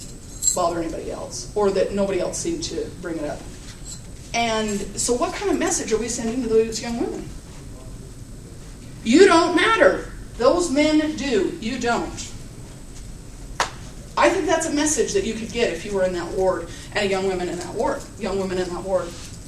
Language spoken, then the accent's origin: English; Bloomington, United States; the ward that I was in when I was growing up in Bloomington